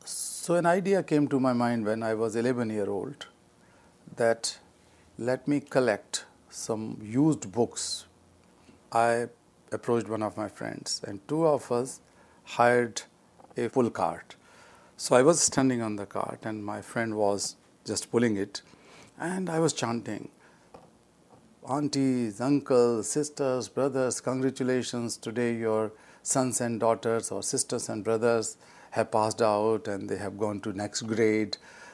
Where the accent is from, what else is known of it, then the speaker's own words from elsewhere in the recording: India; I am an anti-child labor, anti-child slavery activist, education activist, and I come from India.